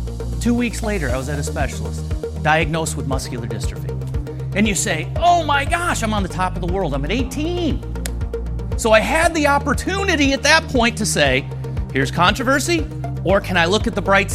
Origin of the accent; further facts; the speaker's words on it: Syracuse, New York, United States; I'm from Syracuse, New York.